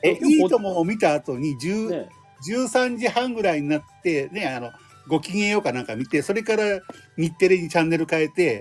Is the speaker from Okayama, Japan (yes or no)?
yes; Okayama, Japan; あまり僕その岡山弁っていうのがもともと高校の時もそんな喋ってないんで